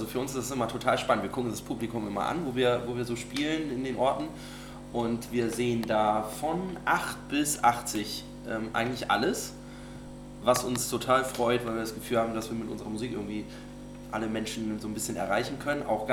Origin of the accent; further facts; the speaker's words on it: Lower Saxony, Germany; aus dem Norden von Niedersachsen, Nordwesten von Niedersachsen kommen, von der Nordseeküste im Grunde mehr oder weniger weg, kann man ja durchaus auch sich als Norddeutscher identifizieren. Und das tun wir auch ganz stark. Wir sind sehr verwurzelt in unserer Heimat.